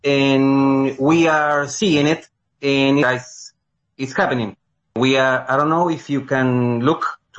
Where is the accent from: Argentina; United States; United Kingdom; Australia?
Argentina; Buenos Aires; because I'm from Buenos Aires. Yes, in Argentina, we all love Patagonia